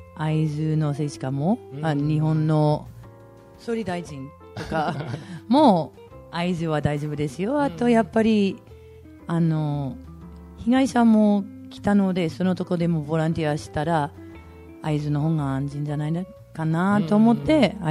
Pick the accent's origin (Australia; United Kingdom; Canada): Canada; Japanese is a second language; now in Aizuwakamatsu, Japan; はい、カナダです。